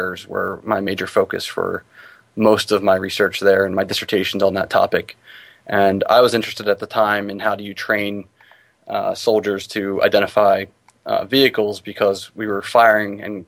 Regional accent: New Jersey, United States; now in Orlando, United States; I'm originally from New Jersey.

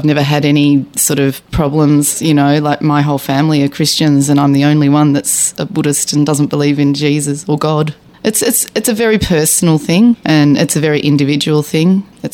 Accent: Sydney, New South Wales, Australia; born there; now in Melbourne, Australia; I'm actually Australian, probably about as Australian as you can get.

